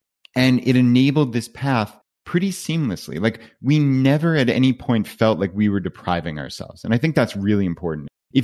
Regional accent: New York, United States; So we're from Long Island, New York, which is a suburb of New York City.

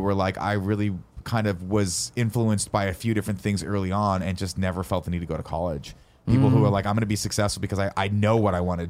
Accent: Riverside, California, United States; I grew up in Riverside in a nice part of a suburb.

